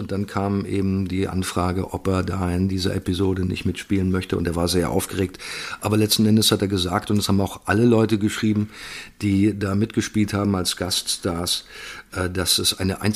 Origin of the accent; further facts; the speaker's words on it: Bavaria, Germany; ich komme ja aus Bayern